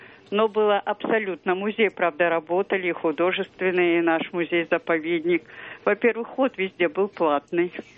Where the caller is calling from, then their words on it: Yaroslavl, Yaroslavl Oblast, Russia; Я звоню из Ярославля.